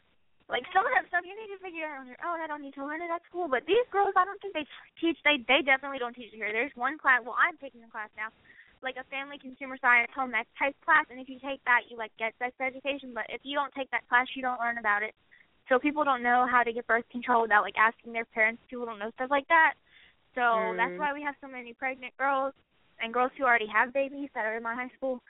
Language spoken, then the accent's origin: English; Alabama, United States; born there; I'm a Southern girl. I was born in Alabama